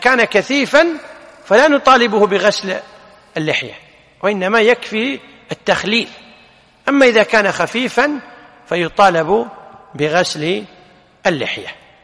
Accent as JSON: {"language": "Arabic", "country": "Kuwait", "said": "العنفقة اللي هي التفلة عندنا في الكويت يسمونها ولا لا"}